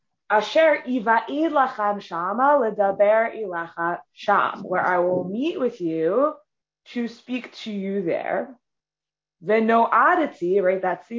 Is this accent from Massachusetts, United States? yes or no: yes; Newton, Massachusetts, United States; I see a lot of people here from Newton, Massachusetts, which is my hometown.